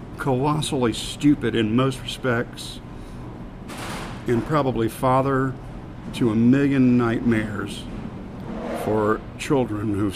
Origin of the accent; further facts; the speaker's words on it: Florida, United States; the reason that it had the impact on me that it did was I grew up in Florida.